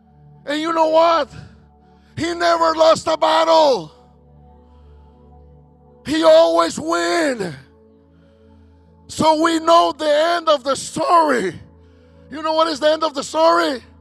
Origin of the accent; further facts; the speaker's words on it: El Salvador; I'm from El Salvador, I told you.